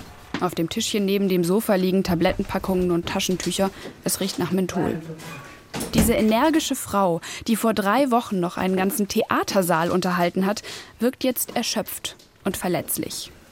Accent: Germany; Ich bin zwar in Deutschland geboren, in Deutschland groß geworden und zur Schule gegangen, aber die Ferien habe ich in Polen verbracht, bin mit beiden Sprachen aufgewachsen

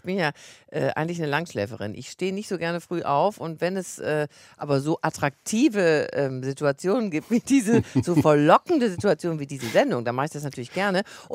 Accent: Wuppertal, North Rhine-Westphalia, Germany; born there; now in Hamburg, Germany; Moin Moin sagt man schon in Hamburg, aber ich bin ja nun gebürtige Wuppertalerin

